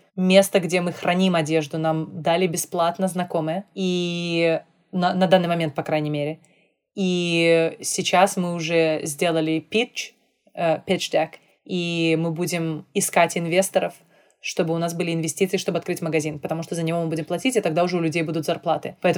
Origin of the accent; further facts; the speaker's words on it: Belarus; moved away as an adult; now in United States; я приехала из Беларуси, откуда я бежала от этих политических страшных всяких несправедливостей, приехала в Америку